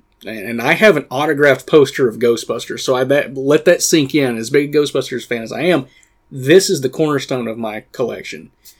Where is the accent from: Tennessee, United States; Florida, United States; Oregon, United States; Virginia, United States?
Tennessee, United States; Sevierville; who had a studio here in my hometown of Sevierville, Tennessee, would like to meet with me.